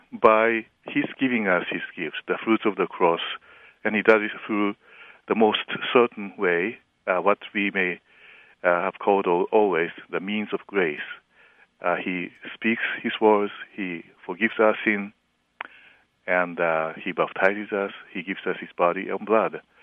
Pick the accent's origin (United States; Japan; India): Japan; English is a second language; I am a Japanese. Obviously, I have an accent. And I grew up in Japan, and there were a bunch of Norwegian missionaries and Finnish and German-American missionaries there. I spent 1 year in Norway. I came here.